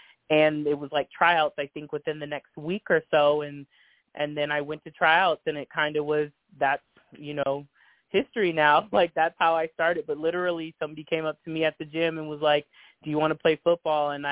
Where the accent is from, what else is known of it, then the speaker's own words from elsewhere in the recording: Antelope, California, United States; Okay, well, that's exactly where I'm from, in Antelope, California.